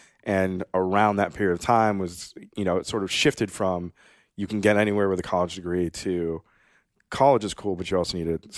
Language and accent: English; Pepperell, Massachusetts, United States; also born or lived in Bogota, Colombia; now in Boston, United States; I was born in Bogota, Colombia. I was adopted by some lovely Irish Catholic white people. I grew up in the suburbs of Boston in a town called Pepperell, Massachusetts.